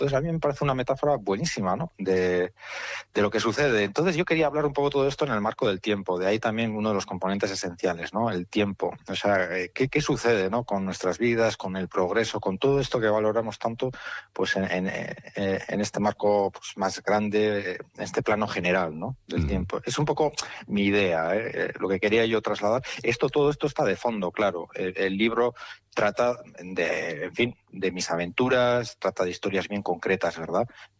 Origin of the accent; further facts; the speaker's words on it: Urretxu, Basque Country, Spain; Yo soy de Urretxu. Y bueno, a lo largo de mi vida pues he recorrido muchas veces pues la zona, ¿no?, del valle